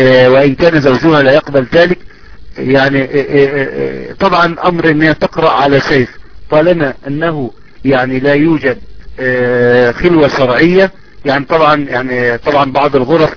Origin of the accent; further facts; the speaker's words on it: Egypt; سواء كانت في السعودية أو كانت عندنا في مصر